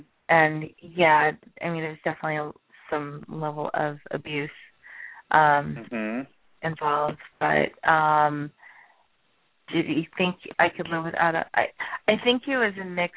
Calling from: Virginia, United States; I'm calling from Virginia.

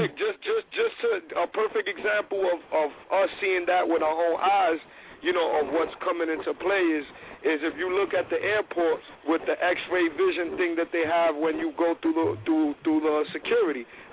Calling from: New York, United States; from New York.

